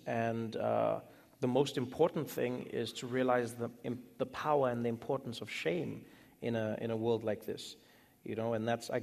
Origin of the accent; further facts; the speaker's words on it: South Africa; born there; I was born in South Africa during a time known as apartheid.